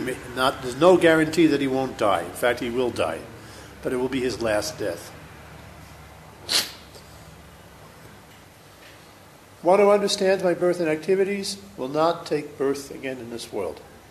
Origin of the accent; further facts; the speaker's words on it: United States; I may be an American, I have an American passport, and I think I'm an American. That's right, I am an American.